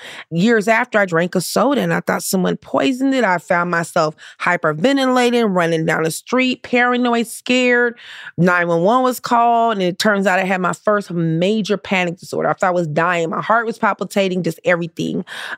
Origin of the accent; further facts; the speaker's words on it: Compton, California, United States; I grew up in the hood. I grew up in Compton. I know how to maneuver myself.